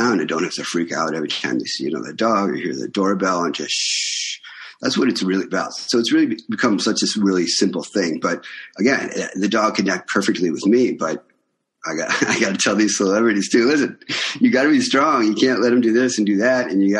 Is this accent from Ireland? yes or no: no; Cleveland, Ohio, United States; I came from Cleveland and I went to the New York Film Academy here on the Universal lot.